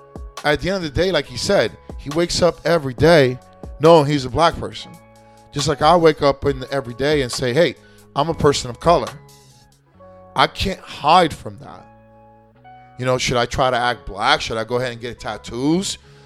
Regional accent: United States; most of my life, I grew up in the States. So what do you expect? It's like this. Yeah, I acknowledge my trace. I am American from Hispanic descent. But at the end, I'm American.

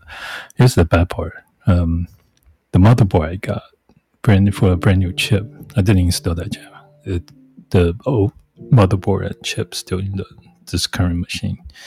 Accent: Las Vegas, Nevada, United States; I'm from Las Vegas. I'm broadcasting from Vegas, but I'm somewhere else.

